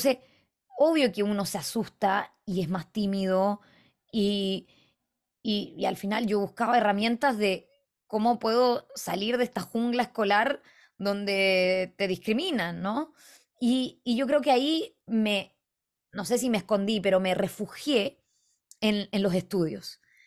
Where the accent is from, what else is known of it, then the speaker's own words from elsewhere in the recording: Arica, Arica y Parinacota, Chile; born there; also born or lived in United States; yo nací en Arica, yo nací en Chile, o sea, uno parte en casa.